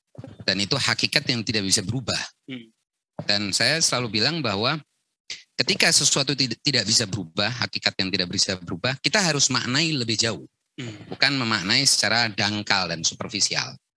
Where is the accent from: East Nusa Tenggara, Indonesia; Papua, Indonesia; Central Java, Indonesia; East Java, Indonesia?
East Java, Indonesia; Jember; born there; Wilayah Jember.